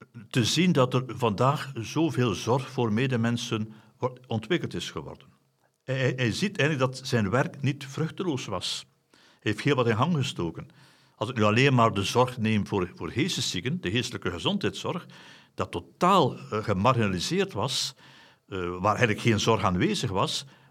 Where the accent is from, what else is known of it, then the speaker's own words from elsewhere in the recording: Flanders, Belgium; Inderdaad, we mogen fier zijn als Vlaming